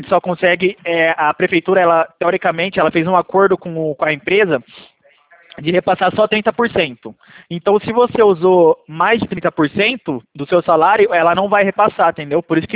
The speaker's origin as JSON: {"language": "Portuguese", "town": "Valinhos", "region": "São Paulo", "country": "Brazil", "said": "Não, eu sou 019, eu sou daqui de Valinho, São Paulo"}